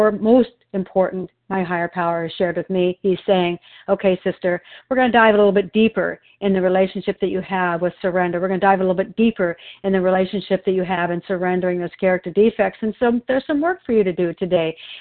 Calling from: Oregon, United States; I'm calling in from Oregon.

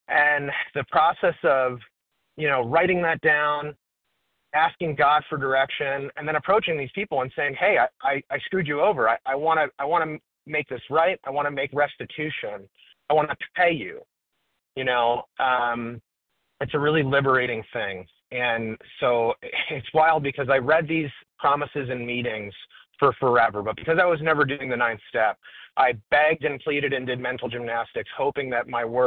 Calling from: Florida, United States; I'm a compulsive overeater, and I'm calling from Florida.

